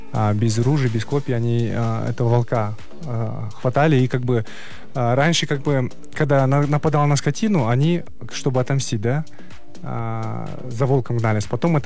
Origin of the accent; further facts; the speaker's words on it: Kyrgyzstan; Ну вот издавни и мы, кыргызы, и американцы, ковбои, мы два народа, которые на лошадях, да?